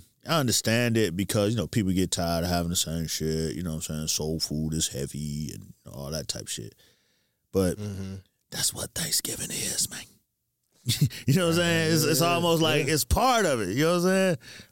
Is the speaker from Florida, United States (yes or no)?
yes; Miami, Florida, United States; I'm from Miami, man.